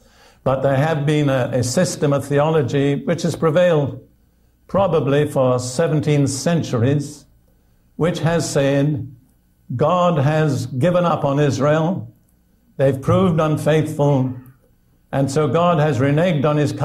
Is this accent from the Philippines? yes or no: no; United Kingdom; also born or lived in United States